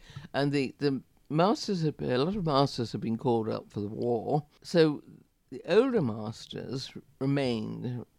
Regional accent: Stourbridge, West Midlands, United Kingdom; I spent my first 18 years here. All my family came from Stourbridge. My first home was at Hewlett's Farm, and then we came to live in Stourbridge, and I went to the village school.

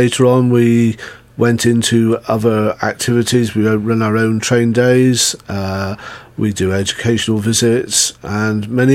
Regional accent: Gillingham, South East England, United Kingdom; was born in 1950, so I was brought up in the early 1960s as my formative years, and I was brought up in Gillingham in those days

